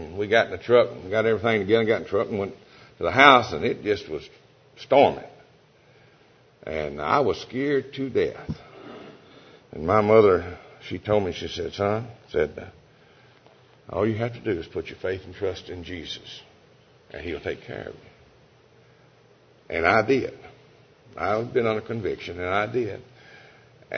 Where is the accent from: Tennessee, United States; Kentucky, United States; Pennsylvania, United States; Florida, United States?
Kentucky, United States; Hopkinsville; I'm, like he said, I'm from Hopkinsville. I am retired right now. I used to farm, still in, have some interest in the farm.